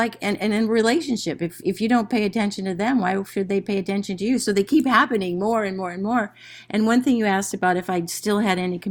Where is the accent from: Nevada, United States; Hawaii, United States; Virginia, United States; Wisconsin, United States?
Wisconsin, United States; I grew up in Wisconsin, so we're very much salt of the earth type of people generally.